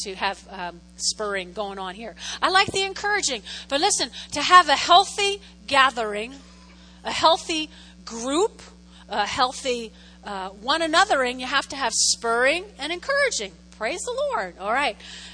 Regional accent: New Jersey, United States; I'm from North Jersey, right?

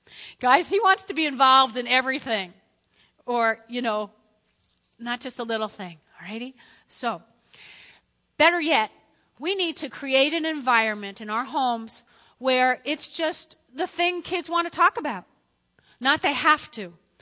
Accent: New Jersey, United States; I'm from North Jersey, and I'm from the 70s

